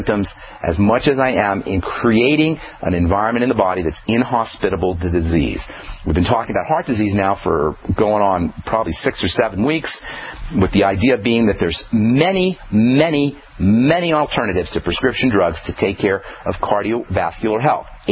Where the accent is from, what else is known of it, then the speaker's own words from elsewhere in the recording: New York, United States; When I was growing up in New York, there's lots of Puerto Rican restaurants in New York.